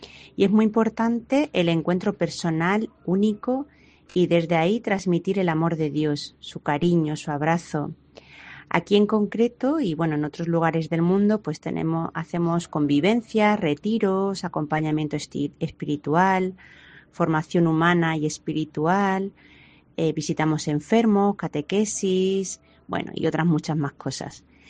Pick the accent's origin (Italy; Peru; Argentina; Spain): Spain; Monesterio, Extremadura; now in Philippines; soy de Monesterio, Badajoz, y soy misionera desde hace más de 25 años. Actualmente llevo 9 años en Filipinas.